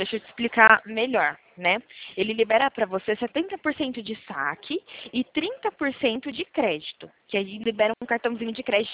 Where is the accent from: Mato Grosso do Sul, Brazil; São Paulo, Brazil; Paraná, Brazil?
São Paulo, Brazil; Limeira; Eu sou de interior de São Paulo, tá? De Limeira